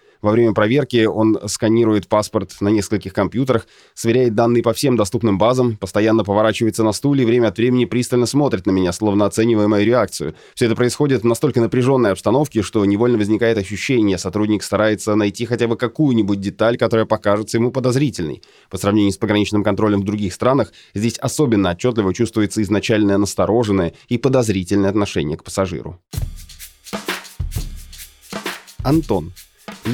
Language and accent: Russian; Crimea, Ukraine; moved away; Они спрашивают, почему у нас нет российского паспорта, раз мы из Крыма, но мы уехали до того, как Крым стал российским